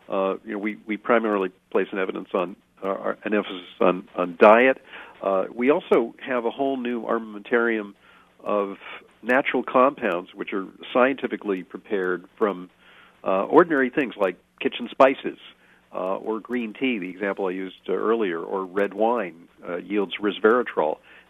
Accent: New York, United States; But people in my hometown, New York, are pretty nutritionally sophisticated

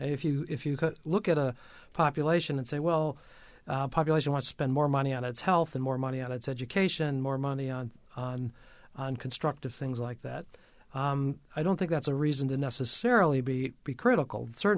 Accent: Michigan, United States; In my home state's Michigan, so I'll start with that.

